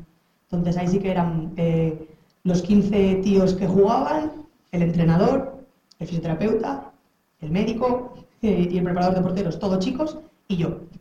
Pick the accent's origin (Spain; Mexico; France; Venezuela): Spain; Teruel, Aragon; yo no soy de aquí, yo soy de Teruel. Vine aquí a estudiar Ciencias del Deporte y me quedé.